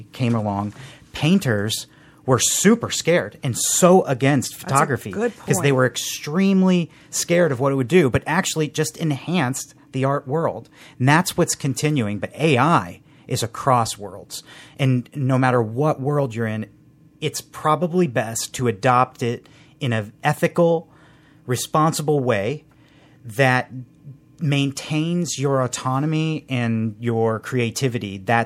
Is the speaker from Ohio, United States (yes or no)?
no; Indiana, United States; Well, I'm from Indiana. I'm a Hoosier boy.